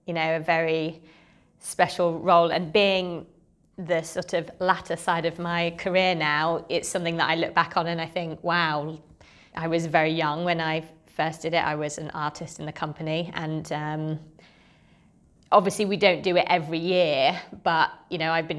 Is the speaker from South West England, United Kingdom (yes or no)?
yes; Chippenham, South West England, United Kingdom; also born or lived in Bath; So I was born in Bath. My parents moved down from Yorkshire for my dad's work to Wiltshire, Chippenham area. And so I grew up around there